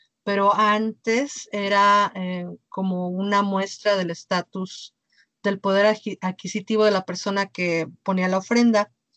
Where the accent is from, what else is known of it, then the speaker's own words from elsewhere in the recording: Mexico City, Mexico; como yo soy de la Ciudad de México, no estaba yo muy empapada de todas estas cosas tan tradicionales y tan de los pueblos chicos